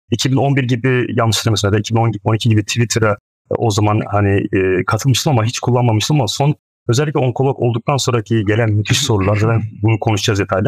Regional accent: Trabzon, Turkey; moved away as an adult; now in United States; Hani genelde memleket söylenir ya, aslen Trabzonluyum.

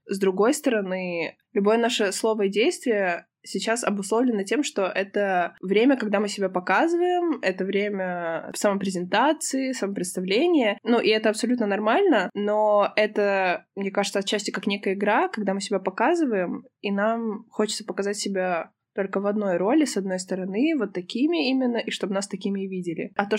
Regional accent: Moldova; also born or lived in Ukraine; я родилась на Украине, но большую часть жизни я прожила в Молдове, выросла. Гражданство другой страны есть.

